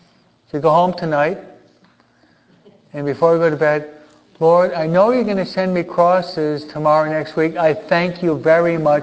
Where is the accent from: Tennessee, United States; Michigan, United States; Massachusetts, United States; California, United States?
Michigan, United States; Detroit; born there; Solanus Casey was actually worked quite a few years where I was born in Detroit, Michigan.